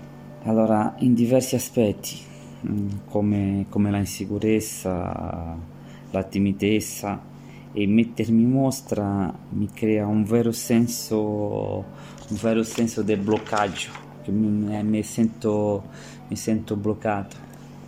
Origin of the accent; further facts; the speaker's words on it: Brazil; ho 33 anni, sono brasiliano, ho una moglie e due figlie